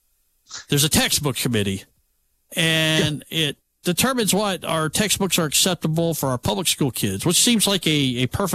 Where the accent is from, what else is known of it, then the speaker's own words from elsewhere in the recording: Michigan, United States; Terry, I was born and raised in Michigan.